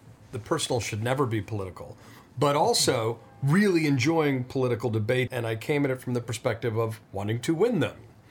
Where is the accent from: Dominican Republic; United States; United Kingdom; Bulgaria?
United States; Well, I'm an American mutt, as we all ultimately are, as a nation of immigrants.